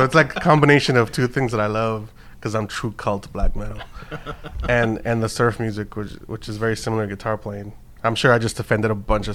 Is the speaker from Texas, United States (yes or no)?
yes; Texas, United States; also born or lived in Mexico; I said I was born in Mexico, raised in Texas, so I can drink just fine.